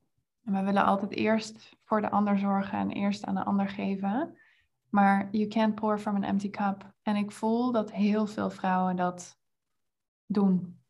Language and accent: Dutch; Netherlands; wij schoten gewoon allemaal vol als Hollanders daar in de kamer